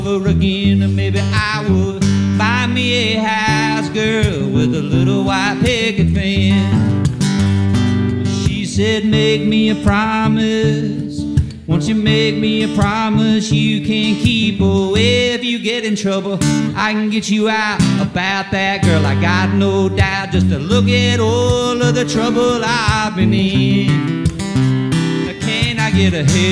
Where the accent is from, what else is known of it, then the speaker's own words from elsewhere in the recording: Mississippi, United States; I'm from Yallabusha County, Mississippi.